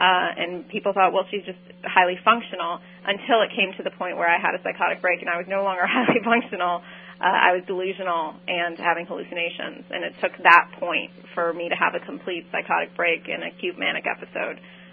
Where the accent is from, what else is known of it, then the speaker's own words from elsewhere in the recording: Dayton, Ohio, United States; My extended family is an Iranian-American. I grew up in mostly in Dayton, Ohio, with a large Iranian diaspora, actually.